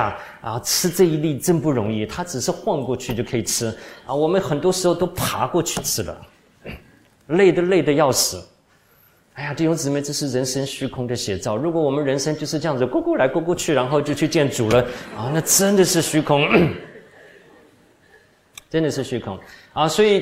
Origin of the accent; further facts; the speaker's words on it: China; 那这个对我们中国人，在家靠父母，出外靠朋友